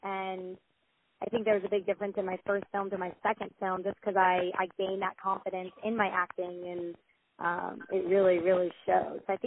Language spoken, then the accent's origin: English; Scottsdale, Arizona, United States; So I'm originally from Scottsdale, Arizona, and I've always been drawn to acting.